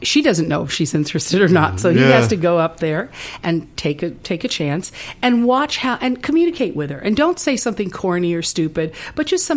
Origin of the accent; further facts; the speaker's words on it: Miami, Florida, United States; also born or lived in Midwest; No, I'm from Miami.